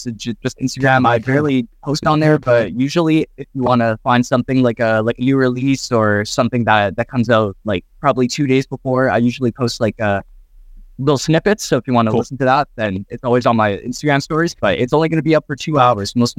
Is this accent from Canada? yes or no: yes; Winnipeg, Manitoba, Canada; I'm not just from Winnipeg. I always go like all over the place